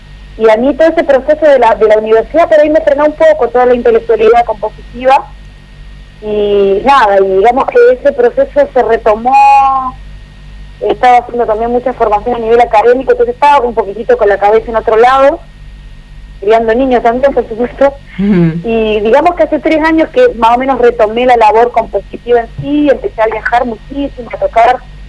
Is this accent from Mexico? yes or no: no; Chile; moved away as an adult; now in Argentina; Bueno, en principio yo vengo de Chile, ya llevo acá viviendo en Argentina casi 11 años. Yo ya me formé, me recibí en Chile